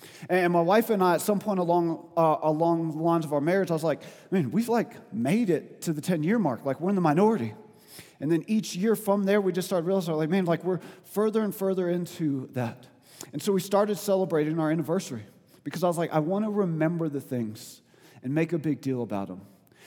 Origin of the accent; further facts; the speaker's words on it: the South, United States; I don't know, I'm from the South, so I got to remember these things, man.